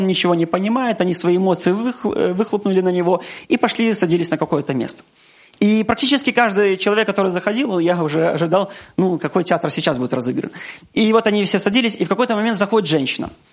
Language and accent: Russian; Belarus; как истинные белорусы, просто впереди сидели, молчали, наблюдали за всем этим, да.